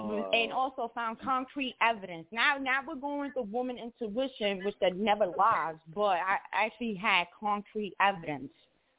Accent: Brooklyn, New York, United States; born there; Well, you know, I was born in Brooklyn, so my background, my family, they are Puerto Rican and Italian. But we was raised Puerto Rican.

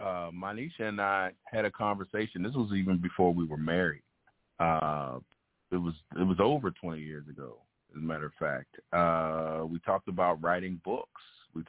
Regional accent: Pittsburgh, Pennsylvania, United States; now in Charlotte, United States; Well, we're from Pittsburgh, Pennsylvania. Grew up in Stan Heights in a small enclave within the inner city.

